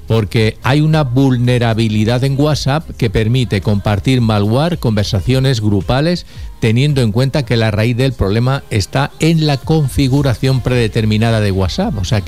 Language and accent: Spanish; Albacete, Castilla-La Mancha, Spain; somos murcianos porque fueron conquistados por los murcianos. Los reconquistamos los manchegos.